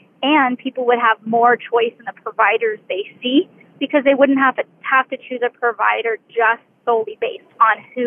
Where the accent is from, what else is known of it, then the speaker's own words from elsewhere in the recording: Denver, Colorado, United States; from Denver.